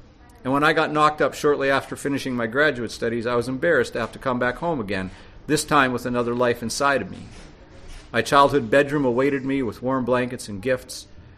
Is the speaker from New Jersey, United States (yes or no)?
yes; New Jersey, United States; But when I was a teenager growing up in New Jersey, his unspoken love made me feel even more lonely in a family that always felt a little foreign to me. I come from a loud Pentecostal Dominican family